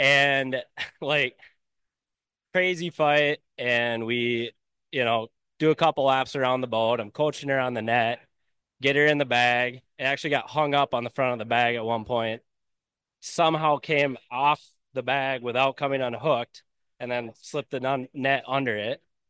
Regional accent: Hastings, Minnesota, United States; I'm from the Twin Cities area out of Hastings. So I fish those metro waters that nobody wants to go

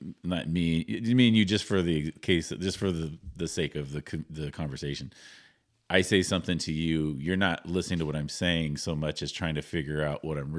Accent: California, United States; people think that I have an accent, like I'm from Oklahoma or something. I've lived in California my whole life.

